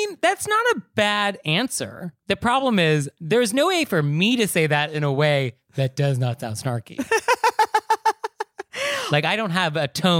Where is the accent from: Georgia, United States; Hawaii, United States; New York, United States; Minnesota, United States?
New York, United States; So that's how we would handle that as a New Yorker.